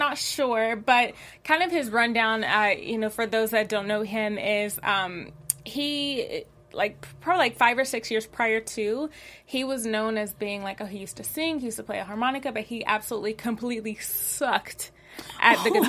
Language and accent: English; Tennessee, United States; I'm actually from Tennessee